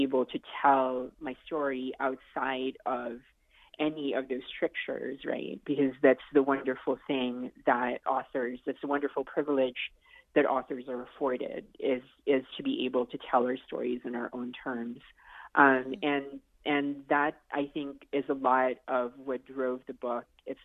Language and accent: English; Philippines; as a Filipino person, we're used to dealing with a lot of adversity.